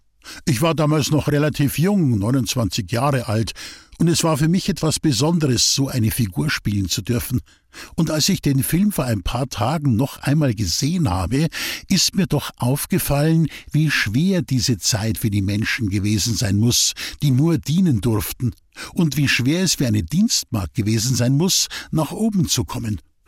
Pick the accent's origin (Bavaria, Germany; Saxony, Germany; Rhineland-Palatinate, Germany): Bavaria, Germany; accent: Bavarian; weil unser bayerischer Dialekt angeblich zu stark und unverständlich sei